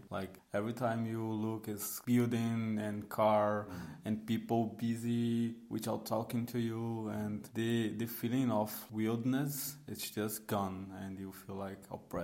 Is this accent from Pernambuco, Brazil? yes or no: yes; Pernambuco, Brazil; English is a second language; I'm from Brazil. I've born in the state of Pernambuco, which is northeast.